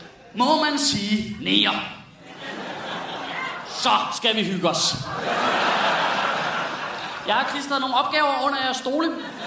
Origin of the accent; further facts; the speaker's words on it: West Jutland, Denmark; now in Copenhagen, Denmark; jeg bor på Nørrebro til daglig, og jeg er fra Vestjylland